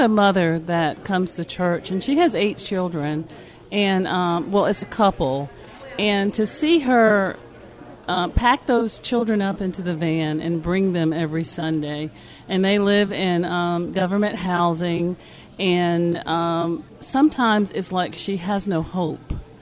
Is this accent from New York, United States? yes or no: no; Columbia, South Carolina, United States; Columbia, South Carolina.